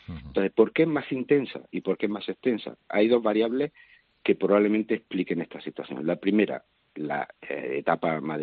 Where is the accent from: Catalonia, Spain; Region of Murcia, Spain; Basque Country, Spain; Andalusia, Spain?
Andalusia, Spain; Yo, que soy de Andalucía